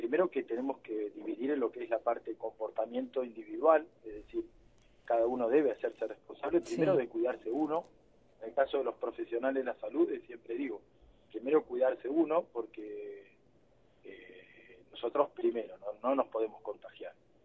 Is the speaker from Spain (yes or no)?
no; Río Gallegos, Santa Cruz, Argentina; yo la semana pasada acá en Río Gallegos perdí dos, yo soy de acá de Gallegos